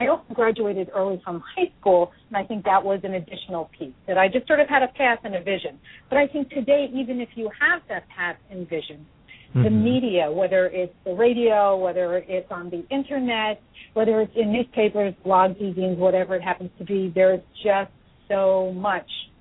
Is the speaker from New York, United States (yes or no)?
yes; New York, United States; In brief, I grew up in New York, and I am an only child